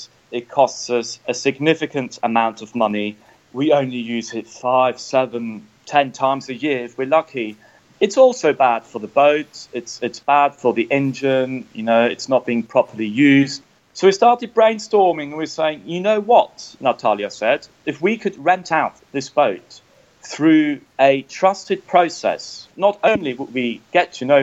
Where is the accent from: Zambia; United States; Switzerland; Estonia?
Switzerland; I grew up in Switzerland and most of my life I lived there.